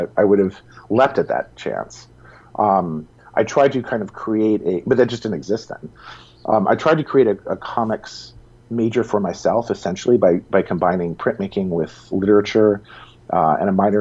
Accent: Providence, Rhode Island, United States; I come from Providence, Rhode Island, and what I was used to was like hanging out with friends and smoking pot and like just kind of hanging out and being a kind of slow paced small city stuff.

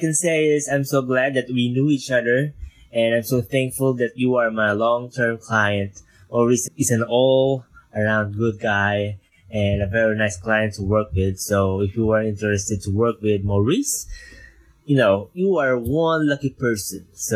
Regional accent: Philippines; from the Philippines, and I'm an online freelancer from Upwork.com.

